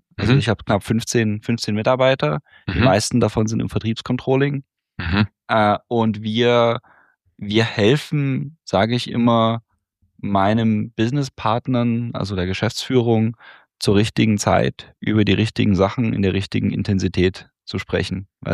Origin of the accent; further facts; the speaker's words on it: Leipzig, Saxony, Germany; Ich komme ja ursprünglich aus Leipzig, bin Kind der 80er